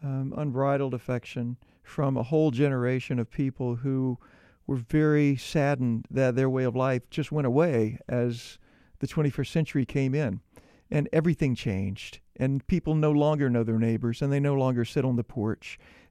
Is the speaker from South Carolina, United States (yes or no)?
yes; South Carolina, United States; also born or lived in New York; now in Los Angeles, United States; No, I am from South Carolina, and I did theater in New York up and down the East Coast 15 years